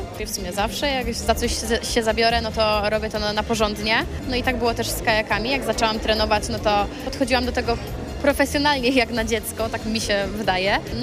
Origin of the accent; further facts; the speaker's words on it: Poznań, Greater Poland Voivodeship, Poland; ja jestem z Wielkopolski, jestem z Poznania